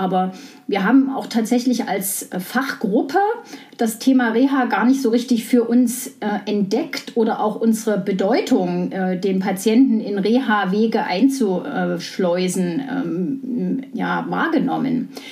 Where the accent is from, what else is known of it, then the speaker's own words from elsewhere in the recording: Weimar, Thuringia, Germany; Aber ich bin in Weimar geboren, also in der DDR aufgewachsen und gerade zur Wende mit meinem Abi fertig geworden